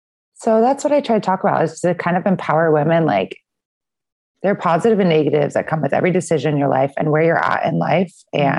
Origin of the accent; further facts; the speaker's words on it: Seattle, Washington, United States; moved away as an adult; also born or lived in San Francisco / London; now in New York, United States; I grew up in Seattle and then moved down to SF around 25 after grad school and got into the tech boom, moved to London for a little bit. And now I've been in New York the past 5 years.